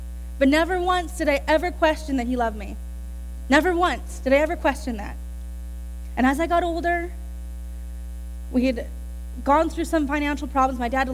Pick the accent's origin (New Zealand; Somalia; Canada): Canada; New Westminster, British Columbia; born there; So I was born on September 25th, 1997, at 7:30 in the morning in the New Westminster Hospital to my parents, Roger and Bonnie.